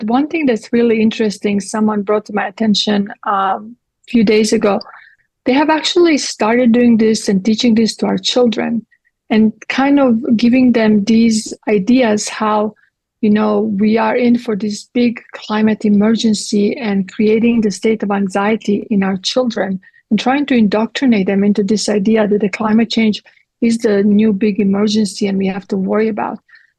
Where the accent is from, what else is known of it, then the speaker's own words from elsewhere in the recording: Croatia; English is a second language; I'm from Croatia, so when I was in Croatia this last time, they stopped using Croatian money system